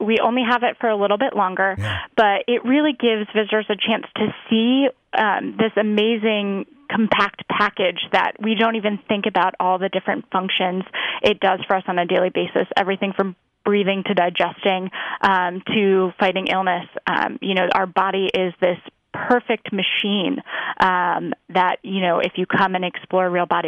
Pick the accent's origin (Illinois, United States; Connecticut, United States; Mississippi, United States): Connecticut, United States; and I grew up in Connecticut.